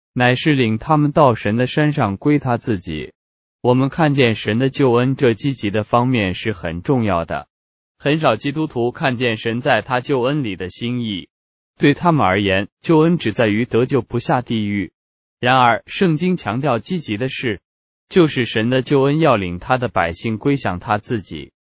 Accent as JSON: {"language": "Chinese", "region": "North China", "country": "China", "tie": "born there", "said": "我生在中国北方，冬天天气严寒"}